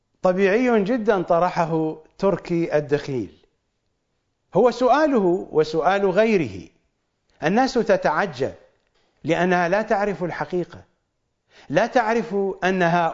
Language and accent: Arabic; Iraq; accent: Iraqi; سباريت في لهجتنا العراقية الشعبية يعني سرابيت